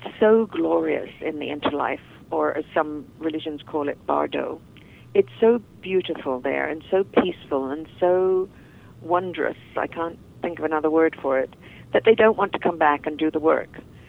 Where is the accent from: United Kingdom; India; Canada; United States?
United Kingdom; England; I grew up in England, and growing up in England, we are always surrounded by ghosts and fairies, and we believe in it.